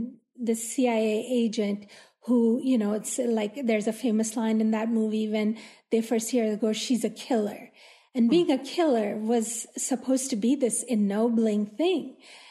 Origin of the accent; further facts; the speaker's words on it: Pakistan; I'm not from Afghanistan, but neighboring Pakistan